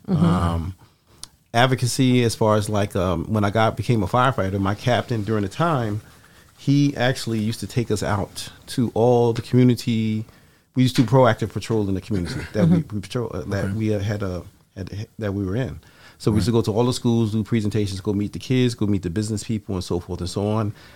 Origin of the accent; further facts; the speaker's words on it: Newark, New Jersey, United States; and I lived actually two blocks away from a firehouse when I grew up, the way I grew up in Newark, in the South Ward.